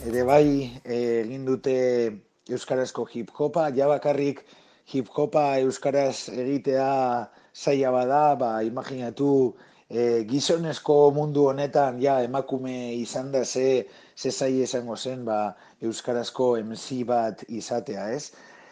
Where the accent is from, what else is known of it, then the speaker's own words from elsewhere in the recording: Barakaldo, Basque Country, Spain; gu Barakaldokoa ginen